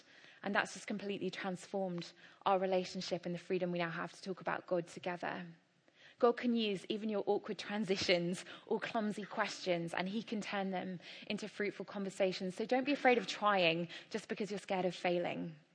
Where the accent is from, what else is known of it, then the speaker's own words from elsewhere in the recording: England, United Kingdom; These situations are really hard for us as British people. They actually require us getting over our own Englishness and our sense of etiquette and our cultural abhorrence for invading somebody else's privacy.